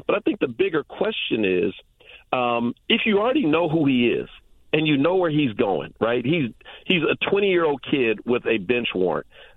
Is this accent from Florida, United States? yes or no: no; Oakland, California, United States; I grew up in East Oakland, California, and I guarantee you almost any black person in any major city in America can give you similar stories